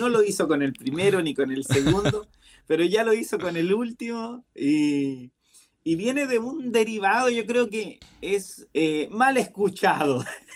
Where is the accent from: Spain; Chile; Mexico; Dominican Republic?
Chile; Iquique, Tarapacá; also born or lived in Ovalle; Yo nací en Ovalle, en la cuarta región, eso está centro, pero mi adolescencia la viví en Iquique. Iquique es casi al límite con Perú, es el desierto de Atacama.